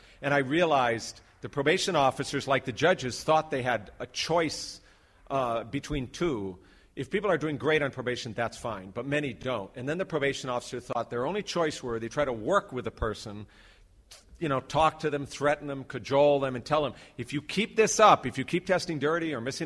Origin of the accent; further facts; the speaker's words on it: Honolulu, Hawaii, United States; I'm a judge from Honolulu, Hawaii.